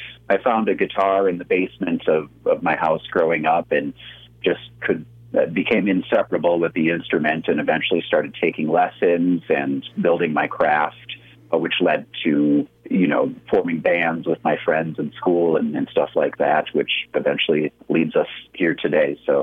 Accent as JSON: {"language": "English", "region": "Wisconsin", "country": "United States", "moved": "yes", "lives_now": "Albuquerque, United States", "said": "I'm originally from Wisconsin, and in Wisconsin, I had played all throughout my teens and 20s in various bands and different incarnations as a musician. I moved to Albuquerque about 8 years ago from Wisconsin"}